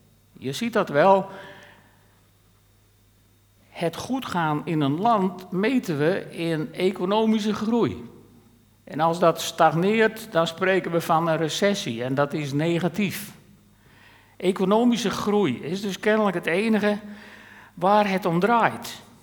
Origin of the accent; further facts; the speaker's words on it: Friesland, Netherlands; Volgens onderzoeken zijn wij Friezen de gelukkigste mensen van Nederland. maar economisch gezien niet de rijkste.